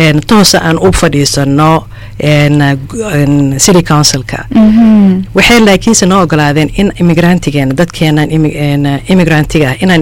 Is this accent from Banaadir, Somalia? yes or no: yes; Mogadishu, Banaadir, Somalia; anigoo ah qof Soomaali ah Somali South ka ah maalin markay hore Muqdisho ayaan ku dhashay ku koray